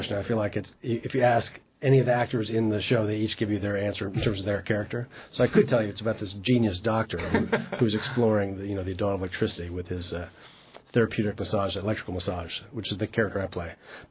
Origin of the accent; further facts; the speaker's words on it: Denver, Colorado, United States; now in New York, United States; I'm born and bred in Colorado from Denver, so it's nice to be around mountains again